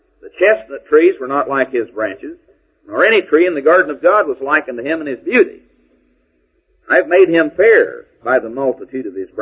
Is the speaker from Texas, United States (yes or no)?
yes; Texas, United States; You know, I came from East Texas, and driving around down in Lufkin, you get used to those tall, tall, giant pine trees.